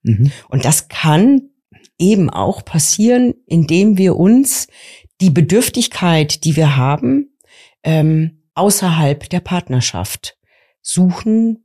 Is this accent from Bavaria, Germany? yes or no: yes; Bavaria, Germany; born there; now in Hamburg, Germany; Ich bin Ende 50. Ich lebe seit über 25 Jahren in Hamburg. Bin gebürtige Unterfränkin